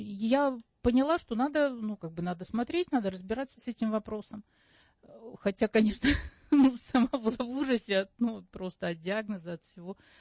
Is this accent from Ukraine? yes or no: yes; Kharkiv, Kharkiv Oblast, Ukraine; moved away as an adult; now in Moscow, Russia; я сама из понаехавших, собственно говоря, я закончила институт в Харькове, я сама из Харькова, закончила в Харькове институт общественного питания, и когда мне был 21 год, я понаехала в Москву. Как раз, по-моему, в 90-м, да.